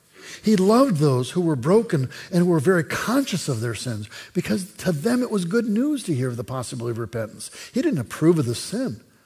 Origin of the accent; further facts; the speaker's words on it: United States; Now, I'm deeply American. My family comes from immigrant stock. My grandparents from Czechoslovakia.